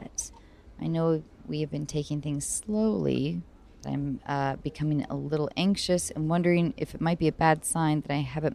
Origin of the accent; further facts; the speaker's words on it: Washington, United States; From my home state of Washington.